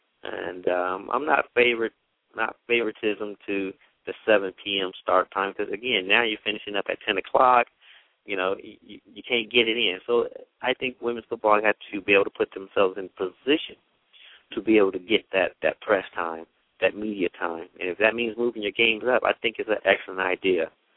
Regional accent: West Coast, United States; I definitely don't want to play at nighttime because I'm from the West Coast, because it's going to be even colder.

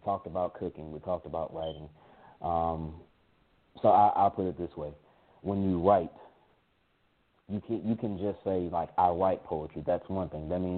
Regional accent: Macon, Georgia, United States; I hail from Macon, Georgia.

